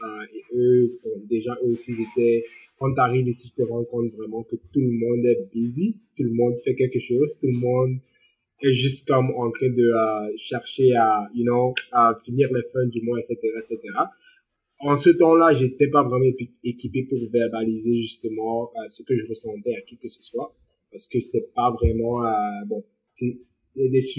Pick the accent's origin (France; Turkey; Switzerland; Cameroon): Cameroon; now in Canada; je parlais pas anglais quand j'ai déménagé ici au Canada. Ouais, je viens du Cameroun, le Cameroun est bilingue